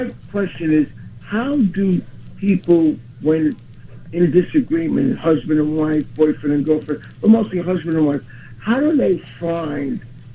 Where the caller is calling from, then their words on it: Brooklyn, New York, United States; Okay, I'm calling from Brooklyn, New York, listening to your show.